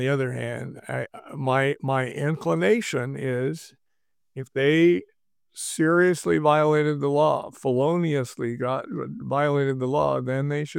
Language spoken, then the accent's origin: English; California, United States; Speaking as a Californian here, indeed a Southern Californian